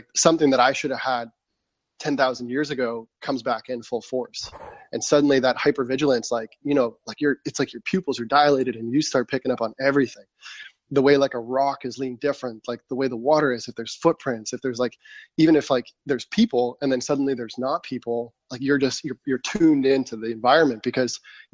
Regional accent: Canada; I'm Canadian, so 58 degrees Celsius was one of the hottest days there.

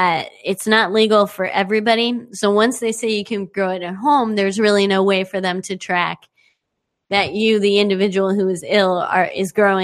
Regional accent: United States; you know, I'm an American, and if I know that this is good for me

